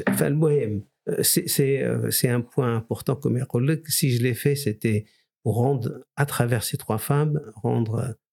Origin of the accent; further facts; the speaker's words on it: Morocco; also born or lived in France; لان فرنسا شخصيا ما ربتنيش. فهمت انا تربيت يعني في